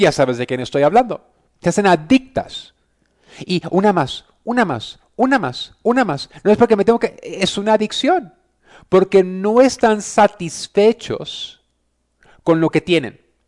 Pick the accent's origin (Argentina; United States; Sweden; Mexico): United States; San Pedro, California; born there; porque nací en San Pedro, California, aquí toda la gente está amargada.